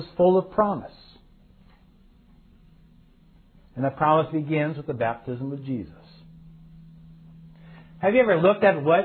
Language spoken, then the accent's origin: English; San Francisco, California, United States; I'm thinking of my hometown San Francisco Giants.